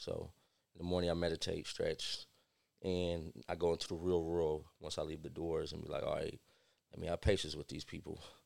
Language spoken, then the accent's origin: English; Oakland, California, United States; I'm from Oakland, California. I grew up in the 50s.